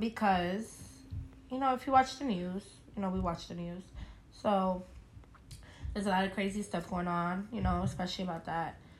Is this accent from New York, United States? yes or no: yes; New York City, New York, United States; Yes, we are from New York City. My mom wasn't born here, but she met my dad here and they made a family here.